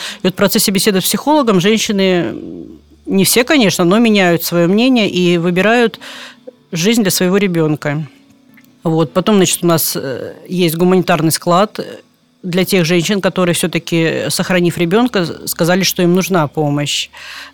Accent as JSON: {"language": "Russian", "country": "Tajikistan", "tie": "born or raised there", "also_born_or_lived": "Abakan, Russia", "moved": "yes", "lives_now": "Udomlya, Russia", "said": "Родилась я в Сибири, в Красноярском крае, город Абакан. Юность моя прошла в Таджикистане. И в 90-е годы вот мы приехали в Тверскую область, город Удомля"}